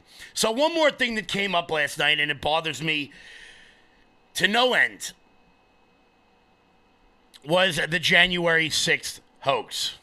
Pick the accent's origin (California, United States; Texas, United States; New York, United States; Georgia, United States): New York, United States; I'm a New Yorker.